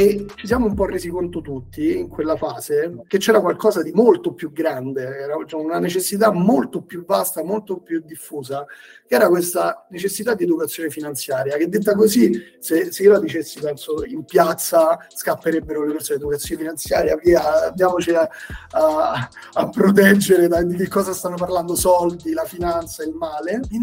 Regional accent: Rome, Lazio, Italy; che noi siamo di Roma tutti quanti.

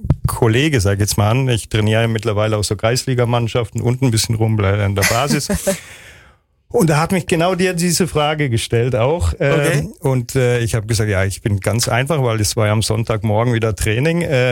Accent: Freiburg, Baden-Württemberg, Germany; aber wir reden jetzt über Freiburg. Und dann, ich komme ja aus der Region, Eltern alle da, kurze Wege

